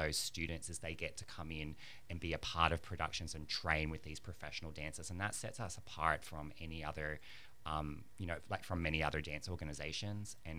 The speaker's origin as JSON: {"language": "English", "country": "Australia", "also_born_or_lived": "New York", "moved": "yes", "lives_now": "Pensacola, United States", "said": "I'm from Australia originally."}